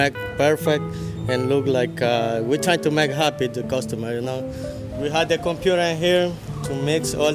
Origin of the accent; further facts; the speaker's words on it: El Salvador; I'm from El Salvador. I've been working here for almost 2 years.